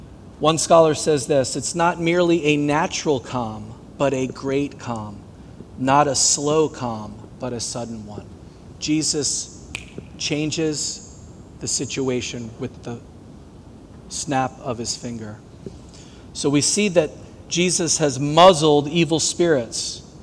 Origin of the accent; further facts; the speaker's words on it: New Jersey, United States; also born or lived in Vermont; And we're all from Jersey here. We've been in the water.